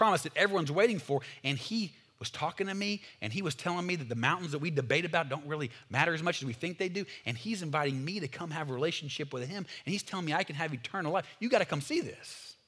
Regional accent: the South, United States; I grew up around the South in America, and I know who Jesus is

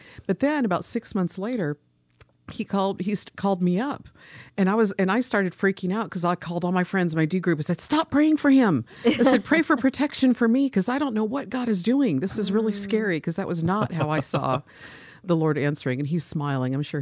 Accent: United States; I am American, although I was born overseas too, because I was a military kid.

